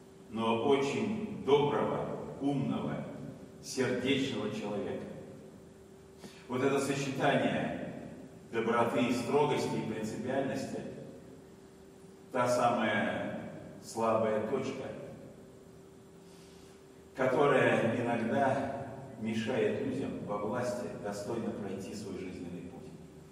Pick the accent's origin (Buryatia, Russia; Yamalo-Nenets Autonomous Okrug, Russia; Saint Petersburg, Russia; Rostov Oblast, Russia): Saint Petersburg, Russia; близкого и для вас, и для меня, потому что мы оба из Санкт-Петербурга.